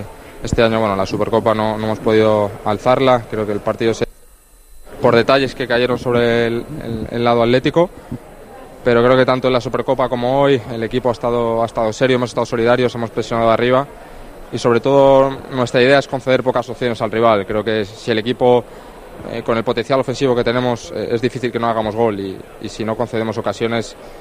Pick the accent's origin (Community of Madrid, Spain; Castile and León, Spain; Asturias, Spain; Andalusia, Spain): Community of Madrid, Spain; Madrid; yo que soy de Madrid